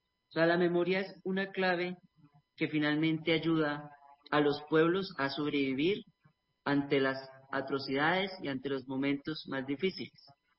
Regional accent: Bogotá, Bogotá Capital District, Colombia; pues yo nací en la ciudad, soy bogotano

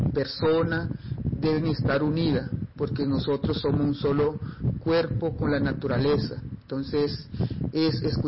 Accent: Leticia, Amazonas, Colombia; soy de Leticia, Amazona, soy de la etnia Ticuna, hago parte del resguardo indígena de Nazaret

